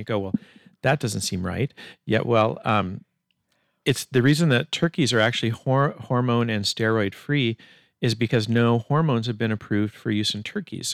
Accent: the South, United States; But growing up in the South, all my other friends, like a lot of my friends, their families had cornmeal.

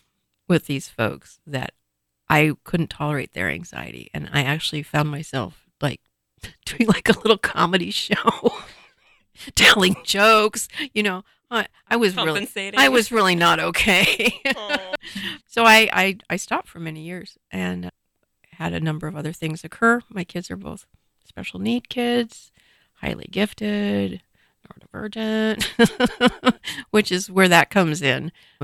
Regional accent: Seattle, Washington, United States; Well, I grew up in North Seattle. I grew up going up to Port Townsend to stay with my grandparents.

